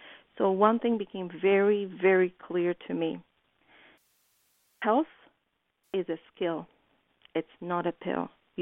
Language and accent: English; Poland; English is a second language; I think that what helped me is my being very naive when I was coming from Poland.